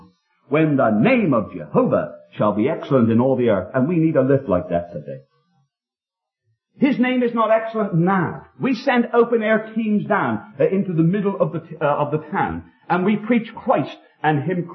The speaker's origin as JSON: {"language": "English", "region": "England", "country": "United Kingdom", "said": "I told him it was no good shaking my hand, I'm the wrong man, because I can't help him, I'm from England."}